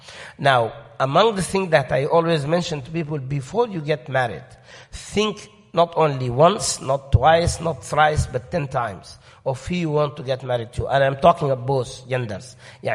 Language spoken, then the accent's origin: English; Sudan; I come from the Sudan. I don't think my children are Sudanese.